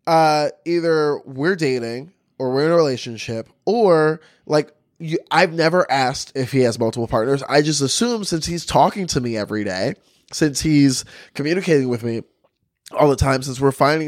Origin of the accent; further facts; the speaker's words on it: the South, United States; Because I grew up in the South, you know, very Baptist.